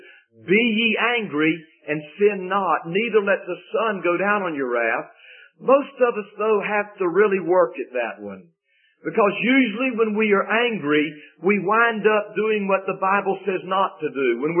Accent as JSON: {"language": "English", "region": "the South", "country": "United States", "tie": "born or raised there", "said": "I've heard the expression throughout my years, at least growing up in the South"}